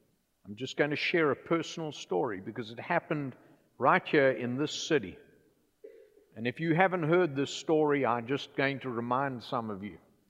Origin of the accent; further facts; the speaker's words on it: New Orleans, Louisiana, United States; accent: Louisiana; moved here from the great city of New Orleans, Louisiana. And you were all just hearing my Louisiana accent for the first time.